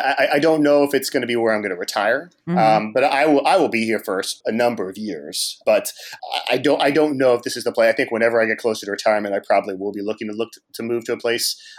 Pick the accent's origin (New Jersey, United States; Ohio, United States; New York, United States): Ohio, United States; Cincinnati; Well, I'm from Cincinnati, so that might not happen.